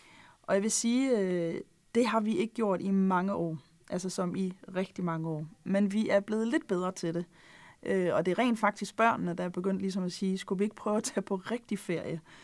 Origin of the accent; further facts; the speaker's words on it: Jutland, Denmark; Hvis der er noget, jeg er, så er jeg dansker. Men jeg er også jyde, og jeg er også sjællander, fordi nu bor jeg på Sjælland, jeg er opvokset i Jylland.